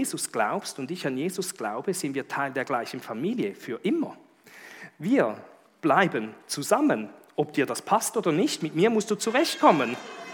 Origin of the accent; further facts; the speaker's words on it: Eritrea; Ich bin in Eritrea geboren. Hier seht ihr ein Bild von mir in Eritrea. Und damals war es noch Äthiopien.